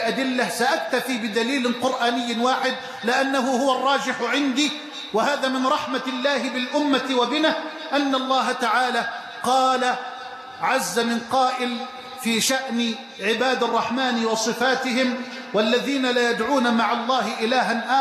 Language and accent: Arabic; Egypt; اللهم اجعل بلدنا مصر أمنا أمانا سخاء رخاء